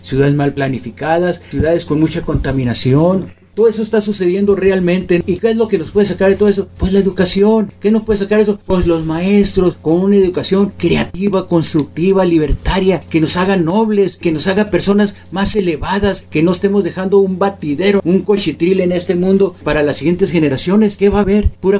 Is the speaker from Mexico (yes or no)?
yes; Mexico; porque eso es lo que nosotros somos los mexicanos.